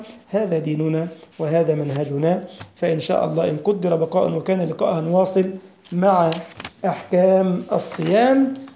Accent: Egypt; now in Germany; أنا هنا في ألمانيا توقيتنا دلوقتي الساعة كام؟ 9:30 و5 هي في مصر نفس التوقيت عندي في بلدي مصر 9:30 و5 بالليل.

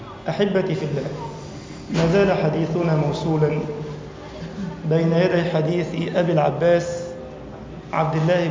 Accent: Egypt; اللهم اجعل بلدنا مصر أمناً أماناً سخاءً رخاءً

